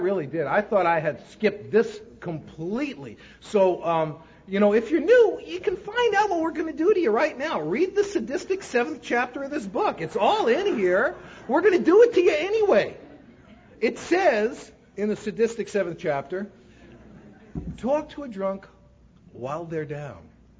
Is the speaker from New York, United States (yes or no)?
yes; New York City, New York, United States; I grew up in New York City in the Bronx to a family that was and is still completely out of their minds.